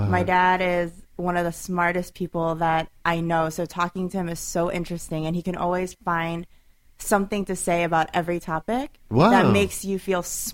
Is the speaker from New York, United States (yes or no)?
yes; New York City, New York, United States; also born or lived in Chicago; New York City.